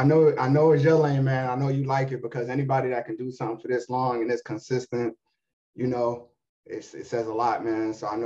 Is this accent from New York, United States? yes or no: yes; New York, United States; I grew up on the Munson, Emerson Avenue. You know what I'm saying? And then, yeah, man. So I was, you know, I mean, like everybody else, man, I went to PS 68 right there off of Baychester, Strang Avenue, man.